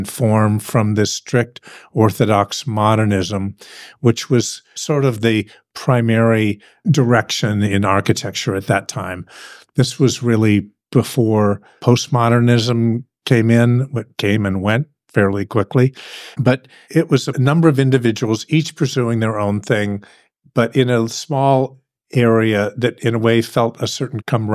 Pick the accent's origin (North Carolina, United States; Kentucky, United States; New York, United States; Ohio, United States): Ohio, United States; Cleveland; I grew up in Cleveland, Ohio.